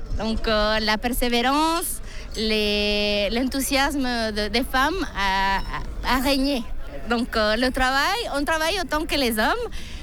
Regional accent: Oaxaca, Mexico; je viens de Oaxaca

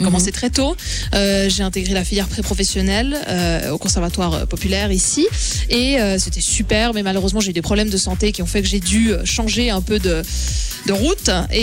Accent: Geneva, Switzerland; now in Paris, France; quand je reviens à Genève, je suis chez papa-maman.

